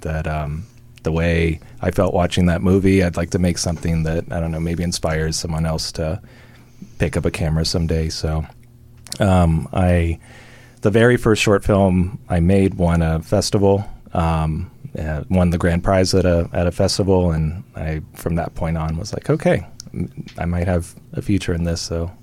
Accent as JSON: {"language": "English", "town": "Middletown", "region": "Virginia", "country": "United States", "tie": "born or raised there", "said": "I am born and raised in Virginia in a town of about 1,000 people called Middletown."}